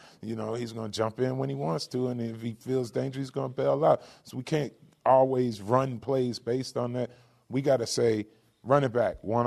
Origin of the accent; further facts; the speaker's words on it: Virginia, United States; I'm from Virginia.